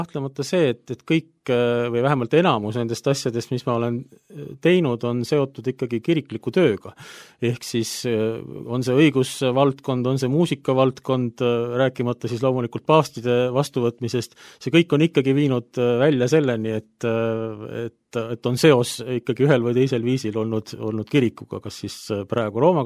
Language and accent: Estonian; Kuressaare, Saare County, Estonia; born there; oli sellel hetkel, kui mina sündisin, oli Kuressaare luterliku koguduse vaimulik ja me olime perega seal